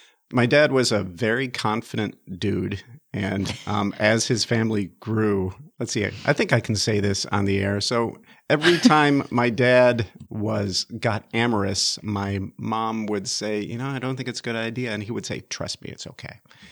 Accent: Chicago, Illinois, United States; born there; also born or lived in Minnesota; We moved to Minnesota because of my dad's career. I was born in Chicago. Most of my siblings grew up substantially in and around Chicago.

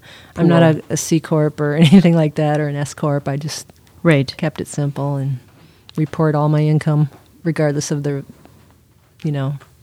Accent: Robbinsdale, Minnesota, United States; So I grew up in Robbinsdale, and I bought another house first, but then I ended up back here in grandma's house.

